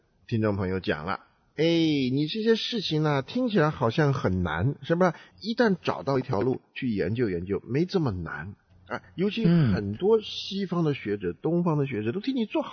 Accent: China; 我们是中国人，对不对？

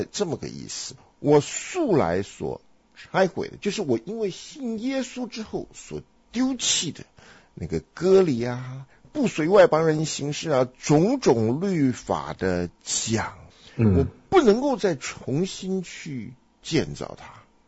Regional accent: Henan, China; 我可以讲，你不能讲，因为我是河南人。

